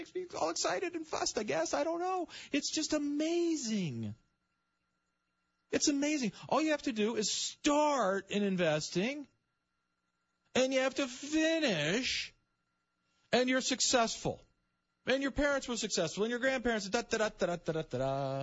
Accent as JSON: {"language": "English", "country": "United States", "tie": "born there"}